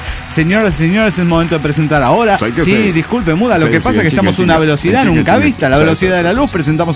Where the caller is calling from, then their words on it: Chalco, State of Mexico, Mexico; de Chalco, México.